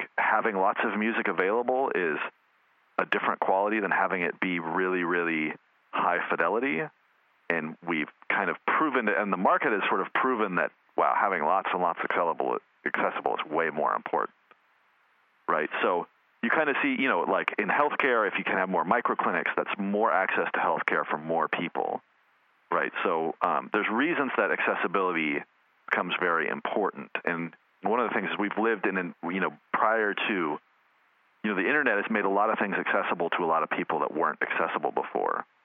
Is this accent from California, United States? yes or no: yes; California, United States; I grew up way out in the Mojave Desert, so I could go record shopping, so I could buy albums, because we just couldn't get music.